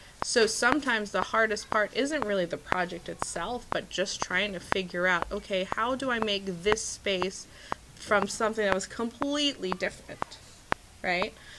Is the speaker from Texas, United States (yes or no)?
yes; Texas, United States; I came from Texas, that's where my family is.